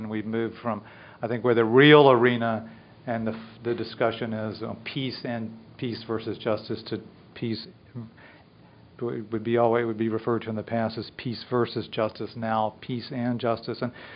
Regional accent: North Carolina, United States; Since I'm from North Carolina, I do have to point out there was a truth commission in Greensboro, North Carolina

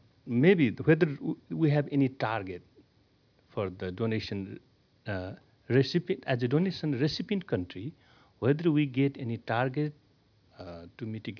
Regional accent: Nepal; from Nepal. I'm a columnist, writer, and a media manager there.

